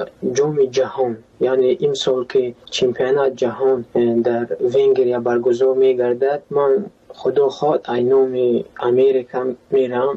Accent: Tajikistan; لیکن من تاجیکم.

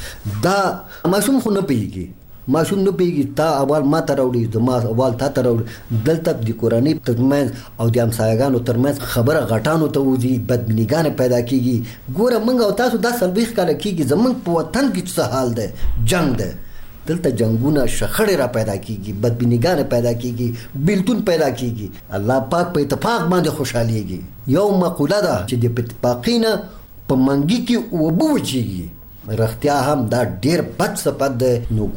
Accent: Nangarhar, Afghanistan; زه د ننګرهار ولایت اوسیدونکی یم.

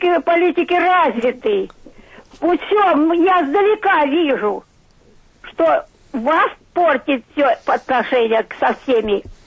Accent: Moscow, Russia; Я москвичка.

